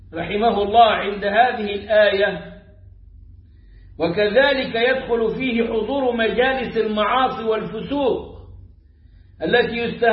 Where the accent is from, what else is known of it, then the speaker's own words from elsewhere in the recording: Upper Egypt, Egypt; هذه اللي قال الدب زي ما بيقولوا عندنا في الصعيد